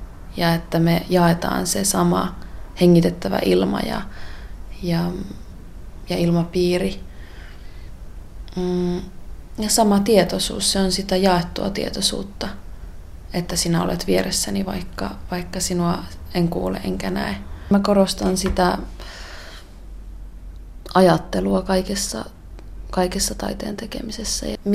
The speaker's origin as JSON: {"language": "Finnish", "town": "Kuusamo", "region": "North Ostrobothnia", "country": "Finland", "lives_now": "Helsinki, Finland", "said": "Olen Kuusamosta kotoisin oleva valokuvaaja ja journalisti ja asun tällä hetkellä Helsingissä."}